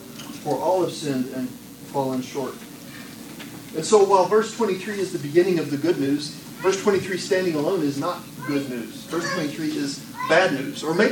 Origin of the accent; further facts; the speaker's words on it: Texas, United States; And he says it in a better Texan than I'll be able to, even as a Texan, emulate here.